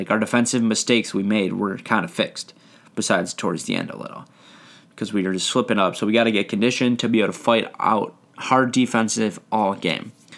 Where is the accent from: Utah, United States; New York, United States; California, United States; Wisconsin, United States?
New York, United States; Buffalo; I just like to say that because I'm from Buffalo